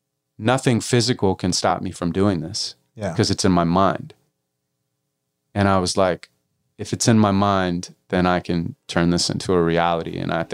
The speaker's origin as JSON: {"language": "English", "town": "Santa Monica", "region": "California", "country": "United States", "tie": "born or raised there", "said": "I was raised in Santa Monica. And I mean, it was my mom, a single parent, a school teacher, and we lived on Bay Street in Lincoln until I was like 12."}